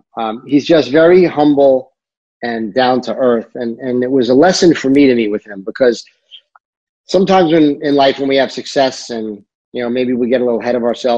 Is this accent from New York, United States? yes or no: yes; New York, United States; I'm a New Yorker. People in the Midwest don't know me.